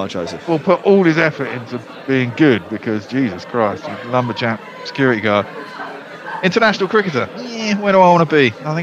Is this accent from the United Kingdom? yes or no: yes; England, United Kingdom; I'm not going to complain as an Englishman.